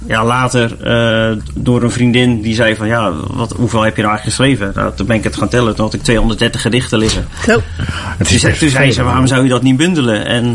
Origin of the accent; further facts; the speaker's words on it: Zeeland, Netherlands; now in Vlaardingen, Netherlands; ik ben een dichter van 37 jaar. Ik kom van origine uit het Zeeuwse, Schouwen-Duiveland. Woon nu sinds een jaartje in Vlaardingen met mijn vriendin.